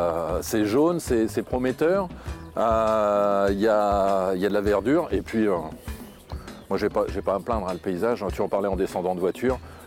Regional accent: France; chez nous en France

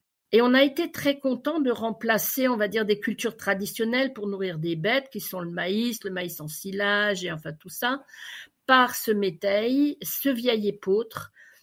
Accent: Grand Est, France; chez nous en Alsace.

